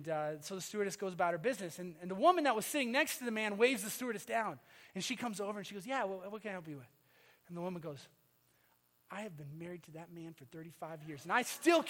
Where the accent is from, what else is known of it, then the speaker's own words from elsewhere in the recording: Minnesota, United States; I say that as a Minnesotan who got here as fast as I could, all right?